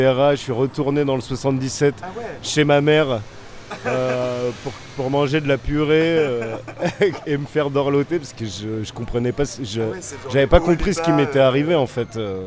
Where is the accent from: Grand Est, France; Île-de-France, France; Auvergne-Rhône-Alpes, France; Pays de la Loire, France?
Île-de-France, France; Ça me permettait de sortir du lycée, de sortir du fin fond du 77, là où j'ai grandi. Et après avoir eu le bac, je suis arrivé à Paris.